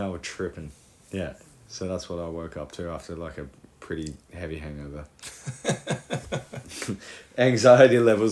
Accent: Cabarita, New South Wales, Australia; the plan was to go to the East Coast, like around my hometown, Cabarita, and south of that, down like Lenox and Yamba and a few spots like

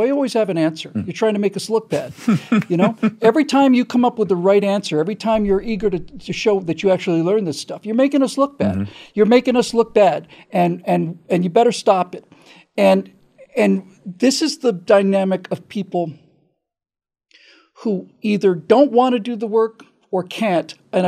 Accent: Bermuda; when I was growing up in Bermuda, it wasn't all-white, but it was considerably less racially mixed than it is here.

